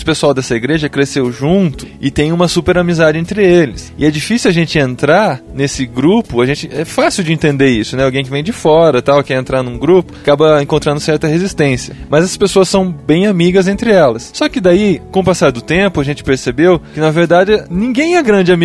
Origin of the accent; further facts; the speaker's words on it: Piracicaba, São Paulo, Brazil; a gente veio de outra cidade. Eu vim de Piracicaba